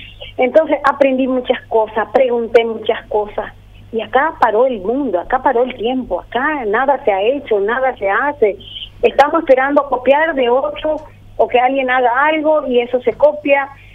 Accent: Asunción, Paraguay; pues yo me crié un poquito con mi abuela, por eso que hablo así, pues soy de Asunción

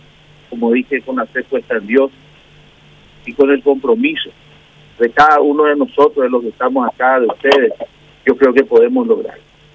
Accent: Arroyos y Esteros, Cordillera, Paraguay; A la dirigencia de mi departamento, la dirigencia de Cordillera, de mi pueblo de Arroyo y Esteros

